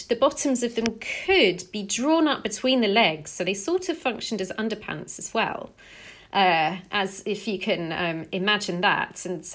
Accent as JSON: {"language": "English", "region": "England", "country": "United Kingdom", "said": "I'm English."}